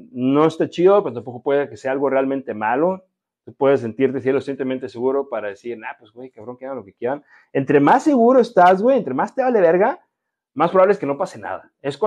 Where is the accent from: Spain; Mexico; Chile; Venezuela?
Mexico; Guadalajara, Jalisco; yo soy de GDL.